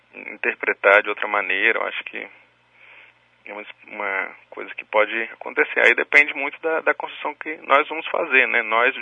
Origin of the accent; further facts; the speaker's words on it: Brazil; a gente não só é brasileiro, como é latino-americano.